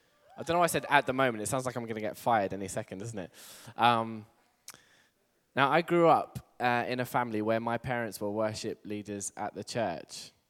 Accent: England, United Kingdom; accent: English; I'm from England, by the way. Who couldn't tell by the accent? You couldn't tell by the accent. Who couldn't tell that I was English? Good, all right. I'm very keen to keep my English accent

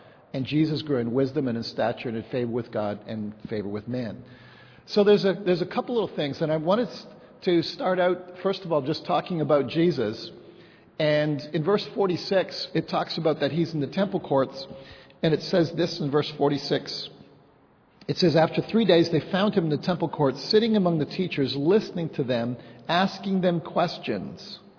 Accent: England, United Kingdom; I'm fully English. All four of my grandparents were British, so that makes me even better. It makes me English for sure.

